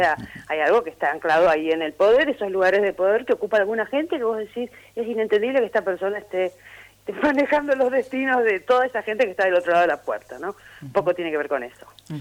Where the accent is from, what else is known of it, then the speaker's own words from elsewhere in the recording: Rafaela, Santa Fe, Argentina; yo me crié en Rafaela, iba a ver teatro ahí, tiene la misma edad que yo tengo 50 también.